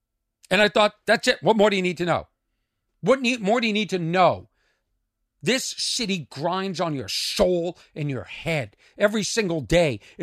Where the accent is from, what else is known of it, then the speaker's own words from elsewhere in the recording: California, United States; This idiot didn't even think to ask where I was from. Guess what, idiot? I'm from California, too.